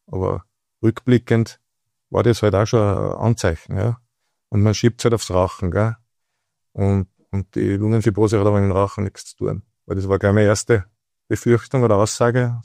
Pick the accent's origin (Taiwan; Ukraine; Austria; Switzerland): Austria; Zell am See, Salzburg; born there; Also ich bin vor 47 Jahren in Zell am See geboren, in Salzburg. Ganz normal aufgewachsen